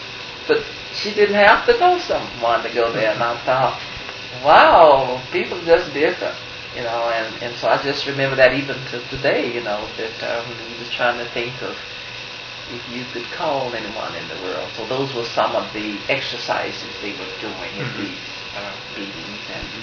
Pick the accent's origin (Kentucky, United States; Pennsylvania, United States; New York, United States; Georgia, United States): Georgia, United States; born there; Let's see, I was born in Georgia, then later moved to Florida, and I guess I did go back.